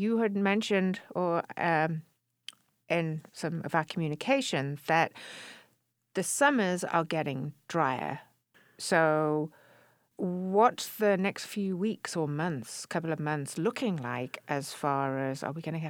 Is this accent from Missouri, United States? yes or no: no; California, United States; I am from California prior to this.